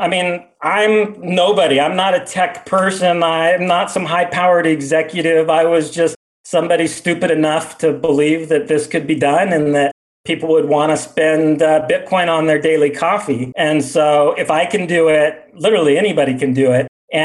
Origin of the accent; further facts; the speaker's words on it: San Diego, California, United States; I pay about 30 cents a kilowatt electricity in my home, which is about what I pay in my hometown of San Diego.